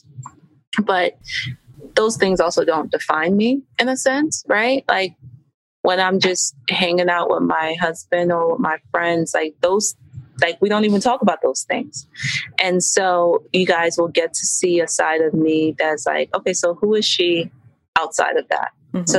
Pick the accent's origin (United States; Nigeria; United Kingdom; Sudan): Nigeria; yes, I'm Nigerian, but it's my Nigerian culture and heritage that has pushed me to do all of these things simultaneously.